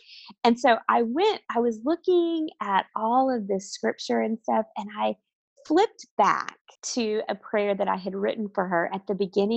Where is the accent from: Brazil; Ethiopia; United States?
United States; Oklahoma; also born or lived in Missouri / Alabama / Georgia; But I grew up in the Midwest, actually in Oklahoma. And I went to college in Missouri and then ended up meeting my husband and moving to Alabama.